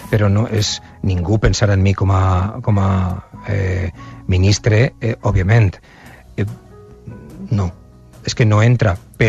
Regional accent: Valencian Community, Spain; És com tot el món ha d'anar a la Tomatina, que és la festa del meu poble, una vegada

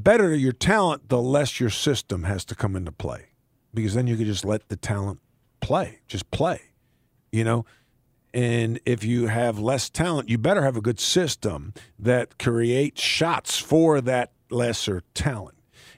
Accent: New York, United States; There's a thing growing up in New York, a term called suckers, right?

